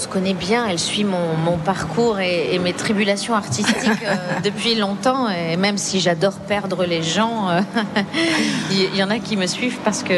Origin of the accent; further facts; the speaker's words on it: France; Je suis française.